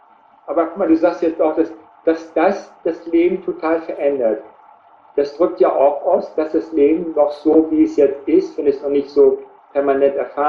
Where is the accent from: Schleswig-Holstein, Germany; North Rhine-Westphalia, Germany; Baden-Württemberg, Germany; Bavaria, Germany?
Schleswig-Holstein, Germany; also born or lived in Mecklenburg; Ja, ich bin Norddeutscher, ich bin in Mecklenburg geboren. Aha. Und auch in Schleswig-Holstein eigentlich aufgewachsen, so gelebt in Schleswig-Holstein.